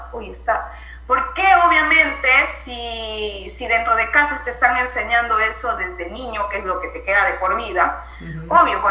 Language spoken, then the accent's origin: Spanish; Amazon, Peru; bueno, yo soy charapita, selvática